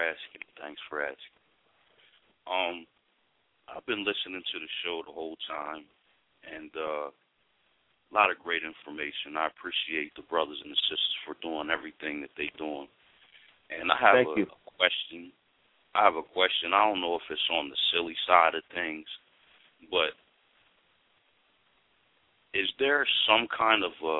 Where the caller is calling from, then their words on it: Hampton, Virginia, United States; I'm calling from Hampton, Virginia.